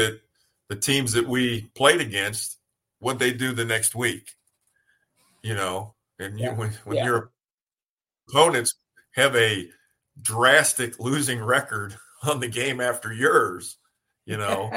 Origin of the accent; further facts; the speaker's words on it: Deer Park, Ohio, United States; and I'm from Deer Park, Ohio.